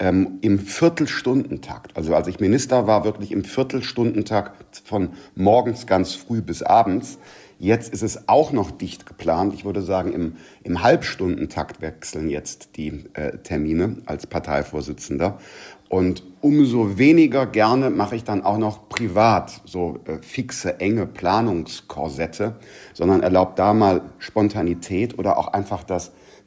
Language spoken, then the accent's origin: German; Wermelskirchen, North Rhine-Westphalia, Germany; ich bin in Wermelskirchen aufgewachsen, aber jetzt noch Familie und Freunde im Rheinisch-Bergischen Kreis